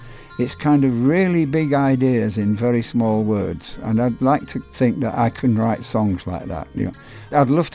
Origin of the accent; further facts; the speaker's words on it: Yorkshire and the Humber, United Kingdom; I'm a Yorkshireman.